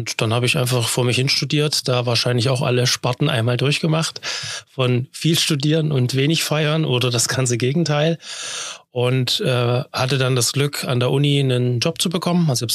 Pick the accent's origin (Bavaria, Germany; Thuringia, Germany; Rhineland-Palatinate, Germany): Thuringia, Germany; komme aus Thüringen